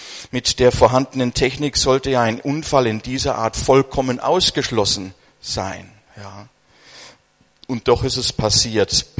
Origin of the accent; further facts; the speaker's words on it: Bavaria, Germany; ein junger Mann, der kommt aus der Gegend, wo ich herkomme, aus Unterfranken.